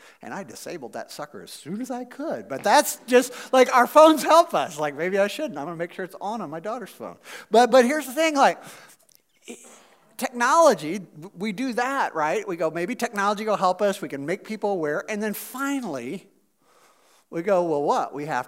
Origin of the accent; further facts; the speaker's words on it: Missouri, United States; I'm from Missouri, so I can say cuss somebody.